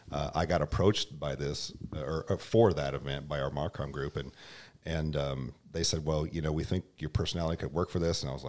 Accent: Iowa, United States; So my background is I'm originally from Iowa, and I started at John Deere in the Dubuque, Iowa factory in 2001.

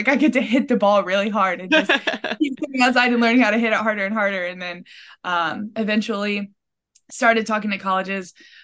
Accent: Rock Hill, South Carolina, United States; I'm from Rock Hill, South Carolina. I'm currently playing volleyball at an NCAA school in Tennessee.

